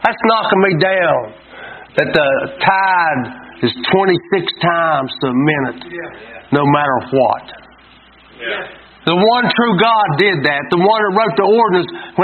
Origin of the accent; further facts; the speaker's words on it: United States; We're used to it. We grew up in America.